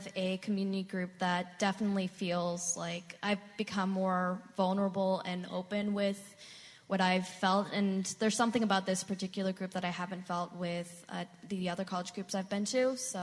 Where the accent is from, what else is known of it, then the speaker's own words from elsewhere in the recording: Kalamazoo, Michigan, United States; Southwest Michigan. Kalamazoo, baby! Yeah. Yeah.